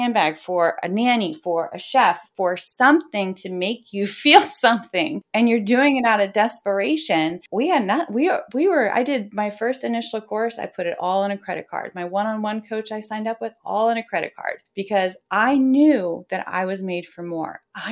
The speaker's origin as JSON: {"language": "English", "town": "Detroit", "region": "Michigan", "country": "United States", "said": "You know, I'm from Detroit."}